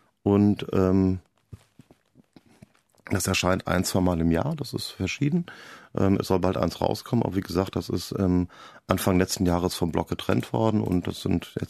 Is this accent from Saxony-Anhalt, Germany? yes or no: no; Gelsenkirchen, North Rhine-Westphalia, Germany; Ja, das Ruhrgebiet ist eine ganz klassische Heimat. Also es ist halt der Ort, wo ich wohne, wo ich aufgewachsen bin, wo meine Freunde sind.